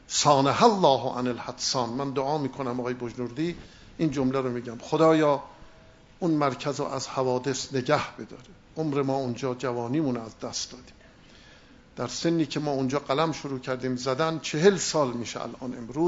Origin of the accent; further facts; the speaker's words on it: Qom, Iran; born there; از شهری هستند که من در اونجا متولد شدم و اون شهرستان قم است.